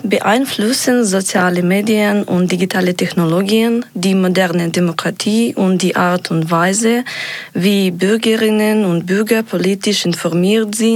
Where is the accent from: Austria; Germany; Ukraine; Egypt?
Ukraine; ich komme aus der Ukraine